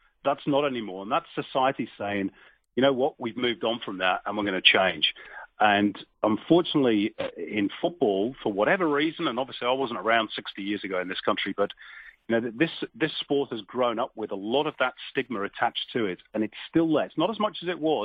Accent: England, United Kingdom; I have to deal with that a lot as well, being English.

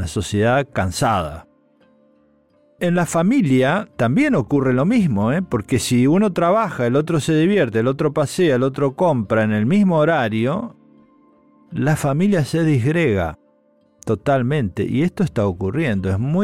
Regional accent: Rafaela, Santa Fe, Argentina; born there; en la ciudad donde yo nací, en Rafaela

